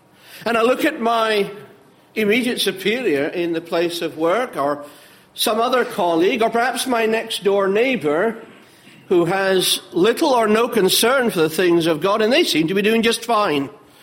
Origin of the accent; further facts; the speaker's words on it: Edinburgh, Scotland, United Kingdom; Well, if it isn't obvious to you already by my accent, I have to confess that I come from Edinburgh